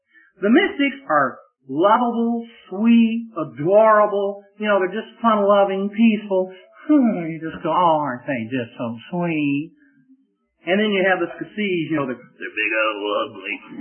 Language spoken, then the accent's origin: English; Oklahoma, United States; even though I am from Oklahoma, I think I can tell you the difference between a rock and a carrot.